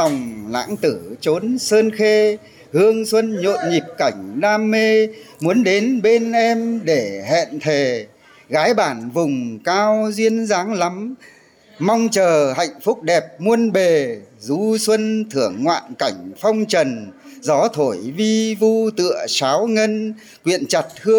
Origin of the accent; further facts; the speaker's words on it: Yên Bái, Vietnam; mong các bạn thơ trên cả nước sẽ có dịp về thăm quê hương Yên Bái chúng tôi để xem sự đổi thay của quê hương chúng tôi.